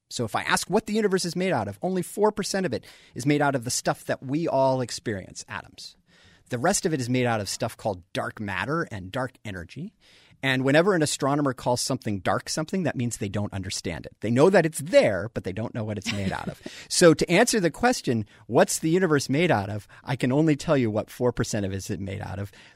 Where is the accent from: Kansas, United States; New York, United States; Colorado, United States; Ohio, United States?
Colorado, United States; One of the questions came from somebody in Colorado, and I grew up in Colorado.